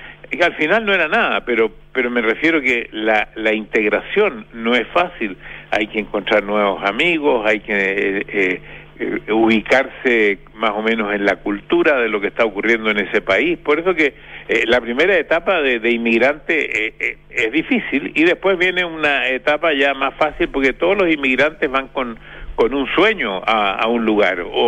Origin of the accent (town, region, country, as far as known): Chile; born there